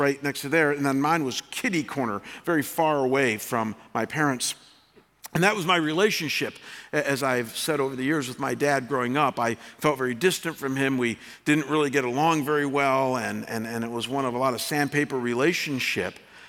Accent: Chagrin Falls, Ohio, United States; my home growing up in Chagrin Falls, Ohio, and how, you know, in the home I grew up in, it was a two-story colonial, bath and a half, and had four bedrooms upstairs, like so many homes in the Midwest.

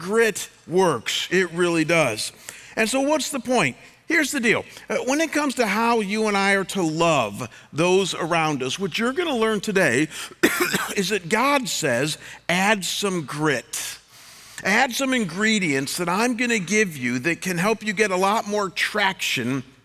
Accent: Midwest, United States; So when I was growing up in the Midwest, my grandmother had a small rustic cabin in northern Michigan on a beautiful inland lake.

